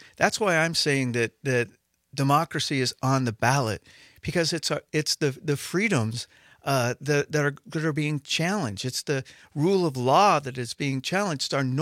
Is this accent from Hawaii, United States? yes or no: yes; Hawaii, United States; born or raised there